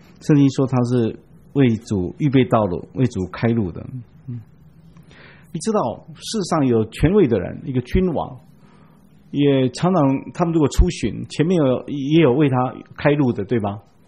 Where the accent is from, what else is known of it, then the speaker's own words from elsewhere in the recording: Taiwan; 因为明亮的星是我们台湾人称它叫做启明星